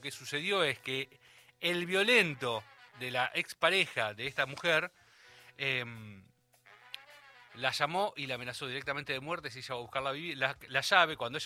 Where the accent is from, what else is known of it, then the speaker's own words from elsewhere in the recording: Bahía Blanca, Buenos Aires Province, Argentina; yo siempre he comentado que vengo de Bahía Blanca, soy bahiense